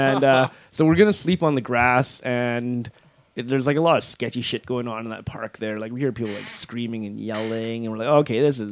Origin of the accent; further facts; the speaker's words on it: Canada; We're like, we're Canadian. You don't know what's like.